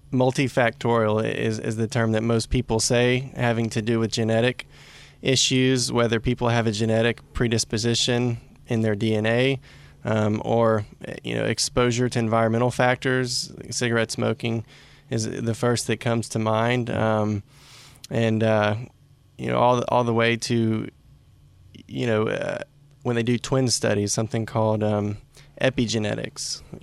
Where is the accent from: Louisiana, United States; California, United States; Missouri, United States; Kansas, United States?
Louisiana, United States; Shreveport; And so I'm actually from Shreveport, Louisiana. Went to Byrd High School and then college at Louisiana Tech Medical School back in Shreveport at LSU.